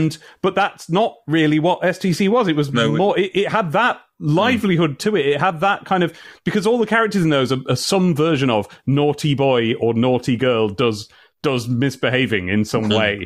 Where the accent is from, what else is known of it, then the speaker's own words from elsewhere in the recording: England, United Kingdom; because you wouldn't know this to listen to me, but I am also an English man.